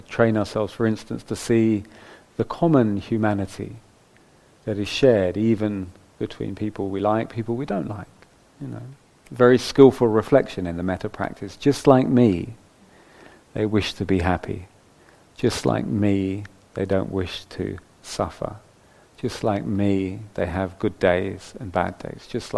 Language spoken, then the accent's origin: English; London, United Kingdom; now in Nottingham, United Kingdom; I grew up in London and I now live in Nottingham